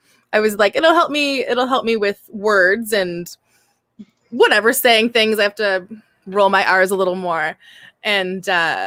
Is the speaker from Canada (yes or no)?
yes; Canada; because I'm Canadian.